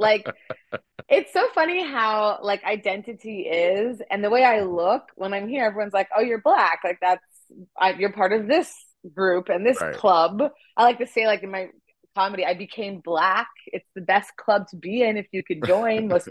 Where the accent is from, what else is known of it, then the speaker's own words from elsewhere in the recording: Canada; also born or lived in Nigeria / Korea / France; now in Los Angeles, United States; And I was born in Nigeria. I grew up in Canada. I lived in Korea for a while and in France for a while. And now I make my home here in sunny Los Angeles, California, United States of America. Just recently became a citizen.